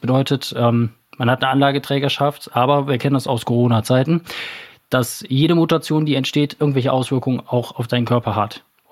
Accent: Wermelskirchen, North Rhine-Westphalia, Germany; born there; now in Remscheid, Germany; ein gebürtiger Wermelskirchner, 34 Jahre alt, aktuell wohnhaft in Remscheid

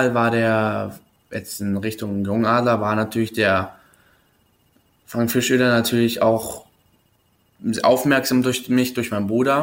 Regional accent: Weißwasser, Saxony, Germany; Also ich habe ja in Weißwasser mit 3 angefangen, Schlittschuh zu laufen

